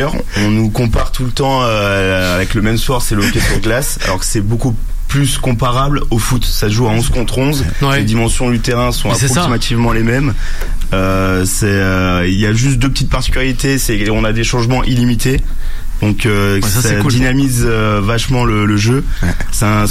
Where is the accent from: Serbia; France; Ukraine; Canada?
France; south of France; sauf que moi je viens du sud de la France et là-bas le hockey n'est pas très réputé.